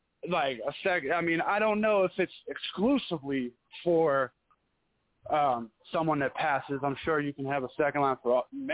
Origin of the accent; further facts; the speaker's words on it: Pittsburgh, Pennsylvania, United States; I'm from Pittsburgh, Pennsylvania. How the fuck do I know